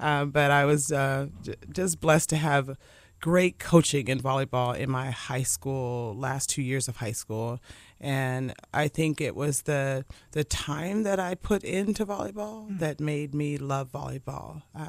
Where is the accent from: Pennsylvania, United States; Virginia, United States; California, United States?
California, United States; Lancaster; also born or lived in Los Angeles; My dad was in the military. I was born in Los Angeles. I lived on two Air Force bases, but my junior high and high school were in Lancaster, California.